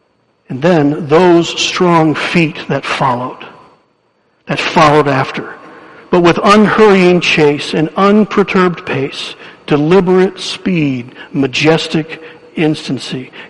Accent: Jenison, Michigan, United States; I still remember growing up in Jenison, Michigan.

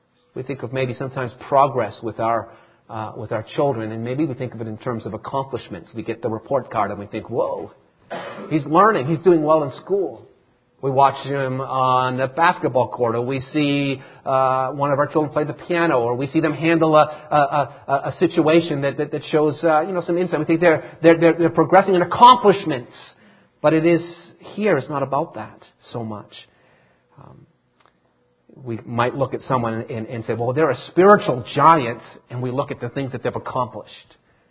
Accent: Massachusetts, United States; And I knew that she was from Massachusetts, just like I was from Massachusetts.

